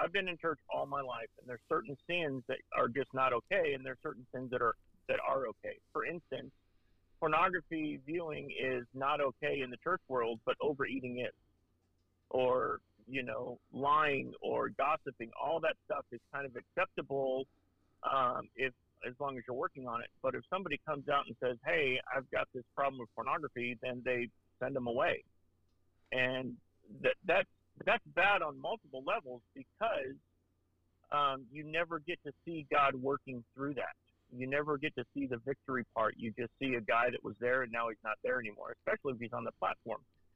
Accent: California, United States; also born or lived in Detroit / North Carolina; No, I was kind of all over the place. I was born in Detroit, grew up in California, spent 16 years in North Carolina, and now we're up in Michigan again.

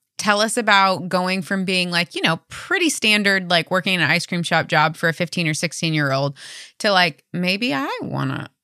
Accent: Midwest, United States; when I was growing up in the Midwest. For us, it was frozen custard.

